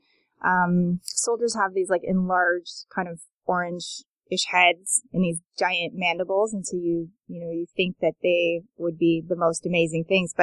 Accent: Canada; But I'm also originally from Canada, and I studied termites.

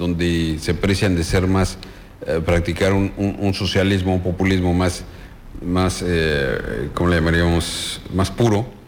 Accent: Mexico; si en algo somos expertos los mexicanos es en vivir inmersos en la crisis, en superar las crisis.

